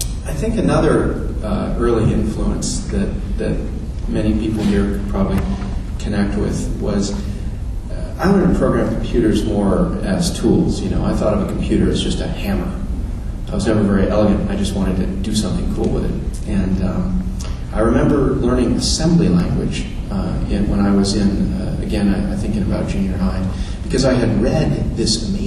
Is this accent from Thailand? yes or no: no; San Diego, California, United States; And so, I grew up in San Diego, and so I would be in the attic